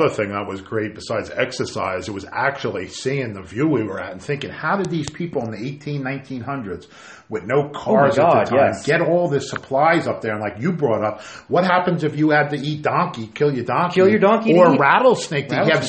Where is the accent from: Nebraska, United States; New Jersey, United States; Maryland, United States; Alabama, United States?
New Jersey, United States; Yeah, of course. I'm from Jersey. We always have to find garbage.